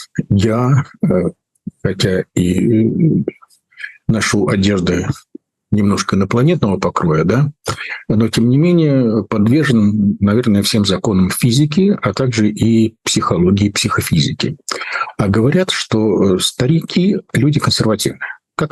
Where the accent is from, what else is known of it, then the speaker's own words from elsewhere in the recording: Prague, Czechia; Поскольку мое детство прошло в Праге, я ее, конечно, всегда очень любил.